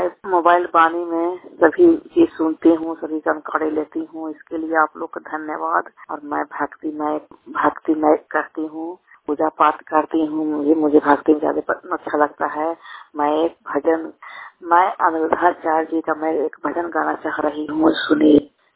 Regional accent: Bihar, India; मैं नालंदा जिला के रहने वाली हूँ।

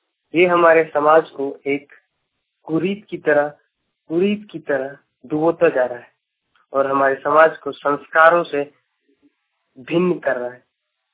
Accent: Bokaro, Jharkhand, India; और मैं बोकारो जिला से हूँ।

